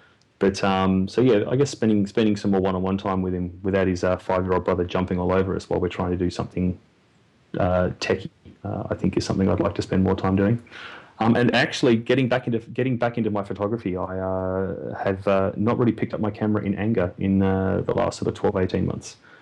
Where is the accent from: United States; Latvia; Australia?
Australia; Canberra, Australian Capital Territory; a state education back in Canberra, which is my hometown